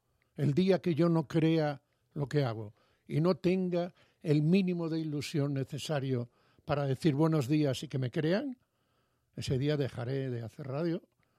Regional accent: Galicia, Spain; yo soy fatalista, como buen gallego

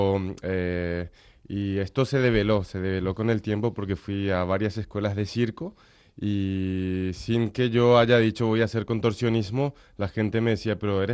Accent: Asunción, Paraguay; Yo soy de Asunción.

